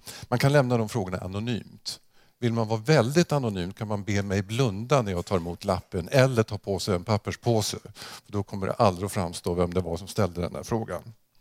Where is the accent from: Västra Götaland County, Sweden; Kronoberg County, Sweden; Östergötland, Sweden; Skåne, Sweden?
Västra Götaland County, Sweden; Kungshamn; Det är så att jag är från västkustdelen. Vi är närmare bestämt från Kungshamn innanför Smögen, ursprungligen min släkt.